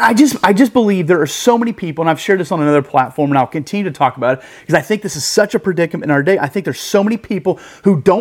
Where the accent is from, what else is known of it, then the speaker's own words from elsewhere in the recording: Iowa, United States; moved away as an adult; now in Indianapolis, United States; You know, when I moved to Indianapolis, I'm from Iowa.